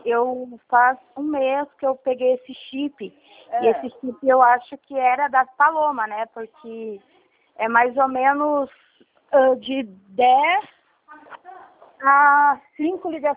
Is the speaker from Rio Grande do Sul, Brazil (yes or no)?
yes; Rio Grande do Sul, Brazil; eu sou do Rio Grande do Sul.